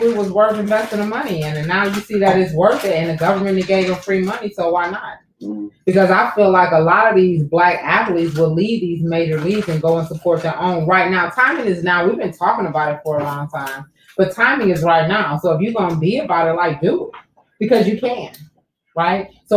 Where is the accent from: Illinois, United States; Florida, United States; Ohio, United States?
Ohio, United States; Cleveland; Now I'm from Cleveland.